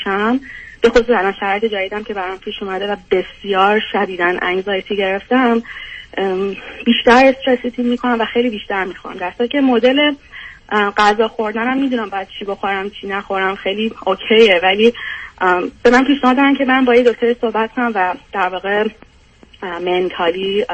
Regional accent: Iran; moved away as an adult; now in United States; ولی از 18 سالگی از ایران اومدم بیرون. اول آندرگردم یه کشور دیگه بودم، بعد در مستر و پی‌اچ‌دی اومدم آمریکا.

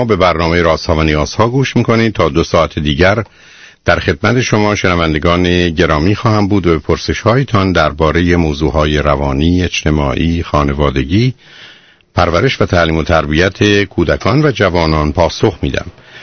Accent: Shiraz, Fars, Iran; ما شیرازی ها وضعمون بدتره، برای که ما ترک شیرازی هستیم

